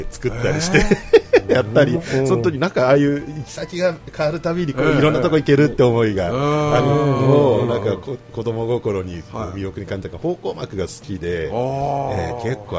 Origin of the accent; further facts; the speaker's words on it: Tokyo, Japan; 地元東京、まあ 京王線っていうところが地元だったので